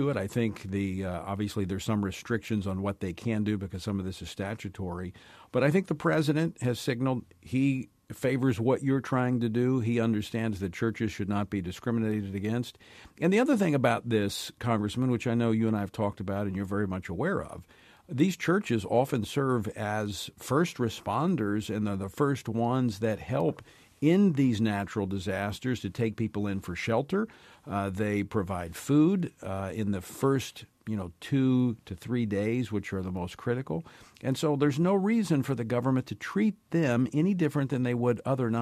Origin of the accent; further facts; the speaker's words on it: Louisiana, United States; We saw it repeatedly in my home state of Louisiana.